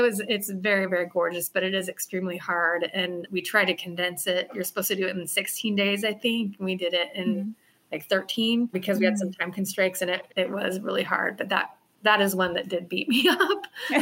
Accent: Oregon, United States; Whereas growing up in Oregon, I know that stuff.

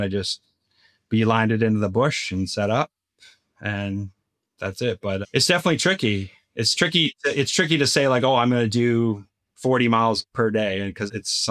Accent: Canada; And I'm Canadian and we can't get the permethrin in Canada.

